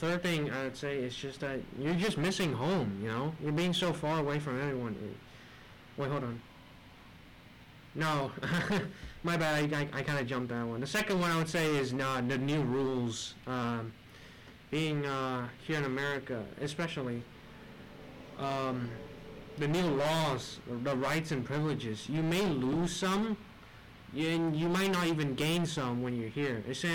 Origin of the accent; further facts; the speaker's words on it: Vietnam; now in St. Thomas; I'm 11th grade here in St. Thomas, and I'm from Vietnam.